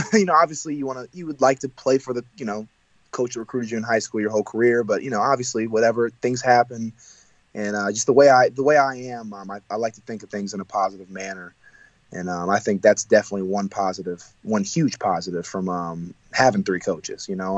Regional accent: Gahanna, Ohio, United States; So it was definitely a great experience, you know, growing up in Gahanna.

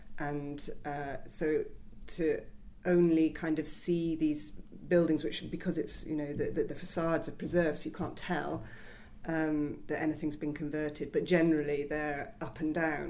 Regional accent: Helensburgh, Scotland, United Kingdom; He had lived in Helensburgh, my hometown.

